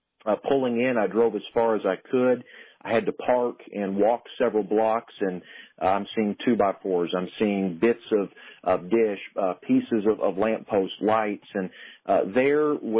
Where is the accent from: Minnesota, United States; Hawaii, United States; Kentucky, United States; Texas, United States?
Kentucky, United States; Lexington; now in Bowling Green, United States; my wife and I, we both moved to the Bowling Green, Kentucky area. I'm from Lexington original.